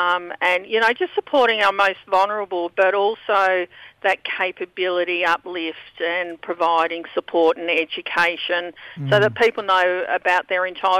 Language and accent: English; Flinders Island, Tasmania, Australia; I'm from Lutjewita, Tasmania, but I grew up on a little island in the Bass Strait called Flinders Island, sort of situated between Victoria and Tasmania. And I'm now living and working on Wathaurong country in Victoria.